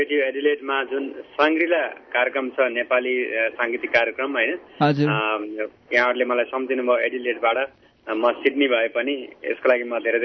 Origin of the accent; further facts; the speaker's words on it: Butwal, Lumbini Province, Nepal; also born or lived in Rupakot, Gulmi; म त खास गुल्मी जिल्लाको रूपकोटमा जन्मेको, अब झन्डै 2039 सालमा